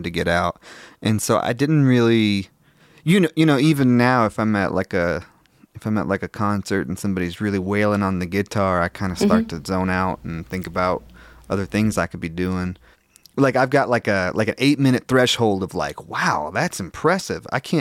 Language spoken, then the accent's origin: English; the South, United States; I could shamefully report plenty of racist things that I overheard and experienced as a child growing up in the South.